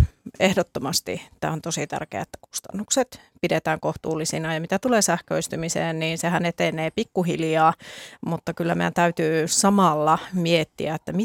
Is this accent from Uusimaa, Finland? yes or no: no; Rovaniemi, Lapland, Finland; Itse tulen Lapista Rovaniemeltä